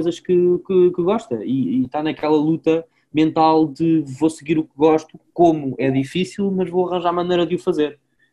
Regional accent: Mafra, Lisbon, Portugal; also born or lived in Montijo; eu quando era pequenino eu vivia em Mafra.

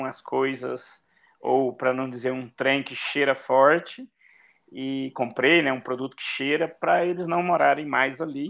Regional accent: Minas Gerais, Brazil; Eu nasci em Minas Gerais, no leste de Minas, e morei na minha infância na propriedade rural da minha família.

